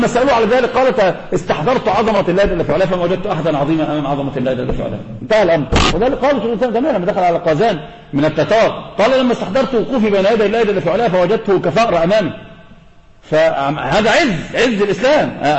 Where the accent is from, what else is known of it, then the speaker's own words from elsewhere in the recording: Egypt; هذا منتشر عندنا في مصر